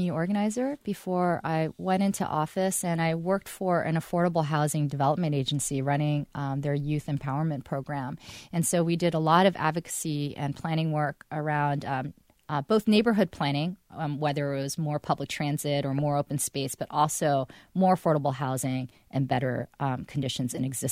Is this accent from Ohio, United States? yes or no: no; New York, United States; But also growing up in New York in the 80s was really experiencing the class divide that I saw.